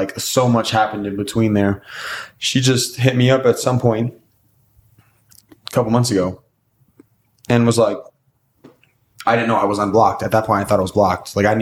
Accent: New York City, New York, United States; I'm from New York City. I've been in LA. I've been to Miami a lot.

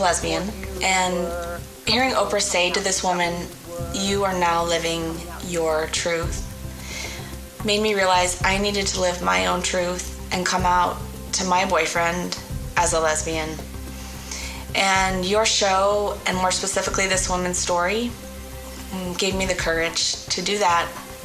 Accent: Spokane, Washington, United States; I'm from Spokane, Washington.

